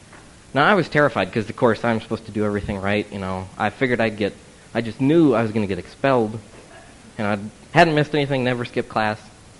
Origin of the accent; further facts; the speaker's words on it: Minnesota, United States; I'm from Minnesota.